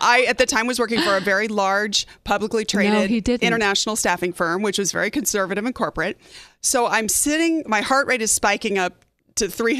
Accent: Arizona, United States; they're from Pennsylvania and I'm originally from Arizona, or whatever the potential bias is

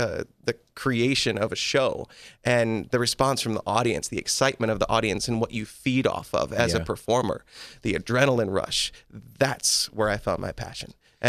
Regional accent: Ohio, United States; also born or lived in New York City; I'm from Ohio, from a little town in Ohio between Columbus and Cleveland.

